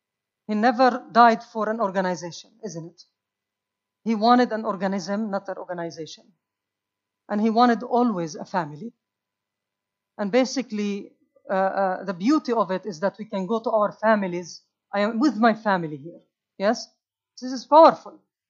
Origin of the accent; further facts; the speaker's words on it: United Kingdom; we as British people, how are we going to be part of this? I believe that England will have a great part of this.